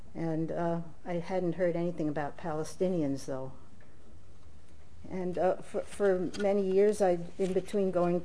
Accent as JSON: {"language": "English", "town": "New York City", "region": "New York", "country": "United States", "tie": "born or raised there", "said": "I grew up in New York City, where there's a very large presence of Jews, and most of my friends were secular Jews like myself and my family."}